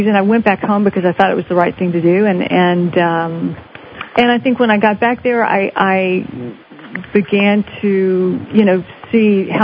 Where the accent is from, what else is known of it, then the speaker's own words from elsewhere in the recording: Dallas, Texas, United States; I grew up in Dallas, and my parents, my father was a doctor.